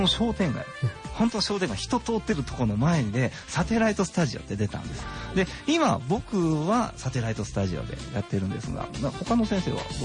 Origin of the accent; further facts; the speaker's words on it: Nara, Japan; 私ども奈良出身ですんで奈良でやってみたらどうかなっていうふうに思ってたところに